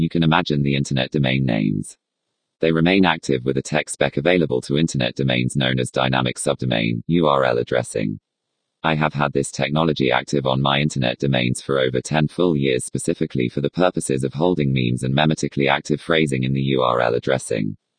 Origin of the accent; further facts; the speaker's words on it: San Bernardino, California, United States; to San Bernardino, where I am writing this against from my hometown.